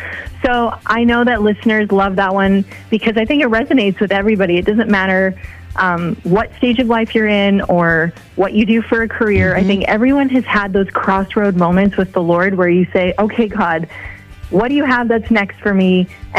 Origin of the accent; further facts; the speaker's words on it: Lloydminster, Saskatchewan, Canada; I am from Saskatchewan, but the truth is I am actually on the border of Saskatchewan and Alberta, and depending on who I'm talking to, I'll use either province.